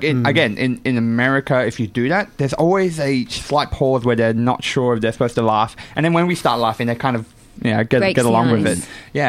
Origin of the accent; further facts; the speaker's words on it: Australia; born there; I was born in Australia, so English is my, and I speak really bad Cantonese as well.